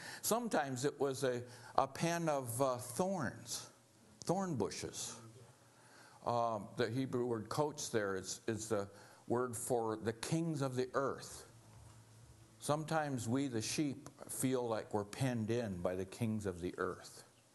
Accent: Alaska, United States; most people don't know me. I'm from Alaska, so the word isn't around. There's a short Inuit man who can share stuff with you.

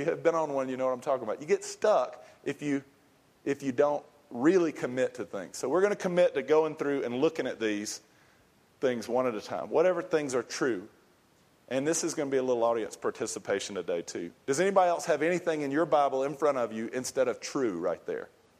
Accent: United States; But that's probably because I'm an American and a Protestant, and I don't put nobility up there.

